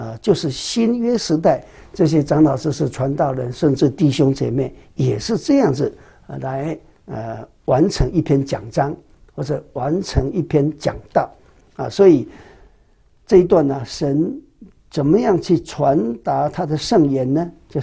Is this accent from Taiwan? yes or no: no; China; 就是好像我们中国人有的人老师在讲课的时候会说孔子怎么说